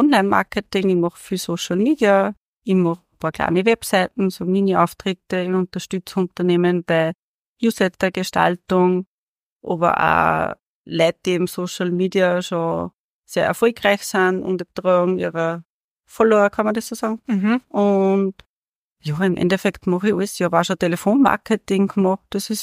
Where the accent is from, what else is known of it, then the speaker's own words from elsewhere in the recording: Freistadt, Upper Austria, Austria; Ich bin in Freistadt aufgewachsen, habe dann eine Schule absolviert und habe dann mir ein bisschen was von der Welt angeschaut. War in Spanien unterwegs, in Griechenland und bin dann über Umwege nach Mondsee. Ja, und dann wieder vor einigen Jahren zurück nach Freistadt